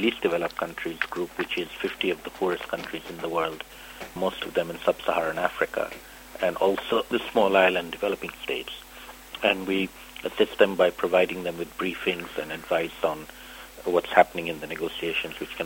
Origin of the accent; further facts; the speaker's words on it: Bangladesh; I come originally myself from Bangladesh